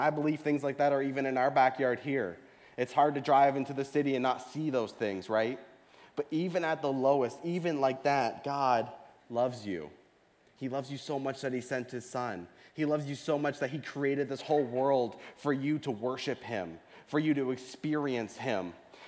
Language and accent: English; Nova Scotia, Canada; I was in my hometown in Nova Scotia last week, and I walked into the youth group that I got saved at.